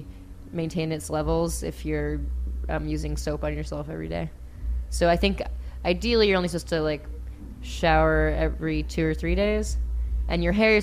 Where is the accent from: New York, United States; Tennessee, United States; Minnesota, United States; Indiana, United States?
New York, United States; also born or lived in Connecticut; I'm from New York.